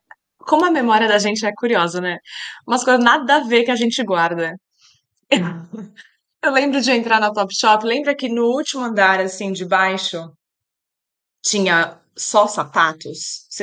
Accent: Brazil; born there; E minha mãe engravidou em Londres, de mim. Então, sempre, mas eu não nasci lá, eu nasci no Brasil, ela acabou voltando para o Brasil.

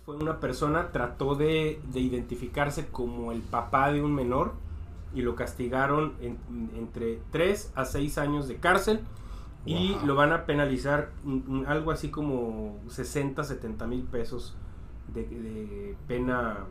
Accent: Mexico; Se nos da un valor mayor como mexicanos.

